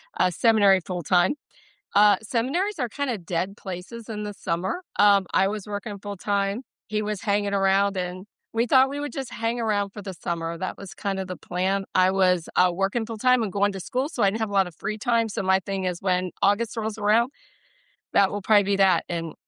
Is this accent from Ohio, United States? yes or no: yes; Cincinnati, Ohio, United States; Okay, so I am from Cincinnati, Ohio. I was born and raised there. My entire family is there.